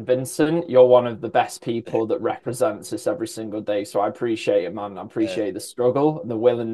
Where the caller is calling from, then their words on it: United Kingdom; I'm in the UK actually